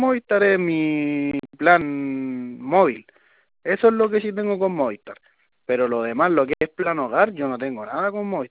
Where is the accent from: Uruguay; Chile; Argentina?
Chile; Cerro Navia, Santiago Metropolitan Region; De hecho, yo no soy de Ñuñoa, yo soy de Cerro Navia.